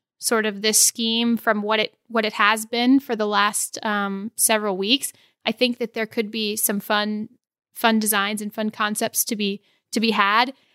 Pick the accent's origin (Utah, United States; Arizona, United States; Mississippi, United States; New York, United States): Arizona, United States; John Wolford, who also, by the way, played for my hometown Arizona Hotshots in the AAF